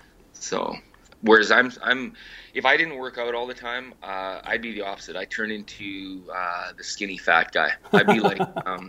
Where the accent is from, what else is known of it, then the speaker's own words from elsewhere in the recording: Canada; I'm Canadian